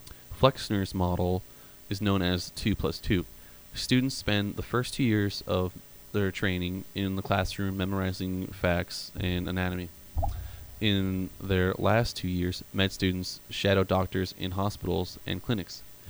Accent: Illinois, United States; So, yeah, I grew up right outside Chicago, and big names like … I mean, they're from Chicago, so...

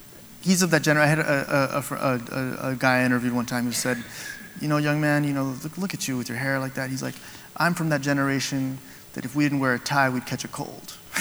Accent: Alabama, United States; What we had growing up in Alabama was a dozen or two dozen loosely connected families that would get together on certain Peruvian national holidays

